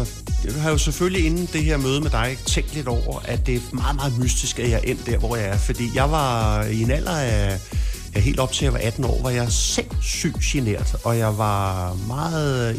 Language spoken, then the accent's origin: Danish; Rødovre, Capital Region of Denmark, Denmark; Jeg er opvokset i Rødovre